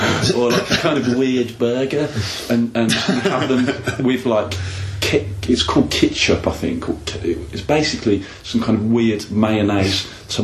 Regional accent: England, United Kingdom; as English people, we grow up with quite a familiar

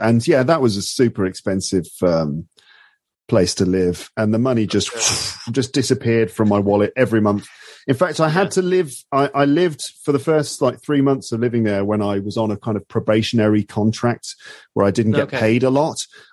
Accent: United Kingdom; also born or lived in Japan; as a Brit, I am much more familiar with the Cambridge exams

